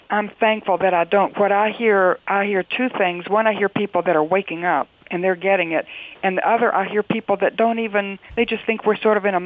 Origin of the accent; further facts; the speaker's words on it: North Carolina, United States; And I'm from North Carolina and I say that almost every day when I read the paper